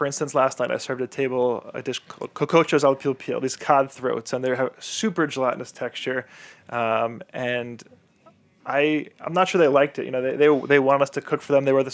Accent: New York City, New York, United States; I grew up here in New York, and when I started working in restaurants, I was about 14, so 18 years ago now

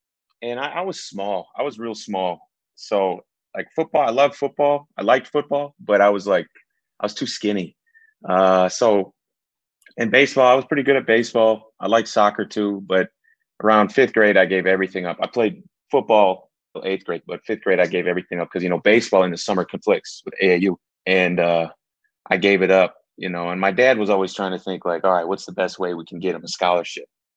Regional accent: Wauconda, Illinois, United States; So I grew up in Wakanda. It's 45 minutes northwest.

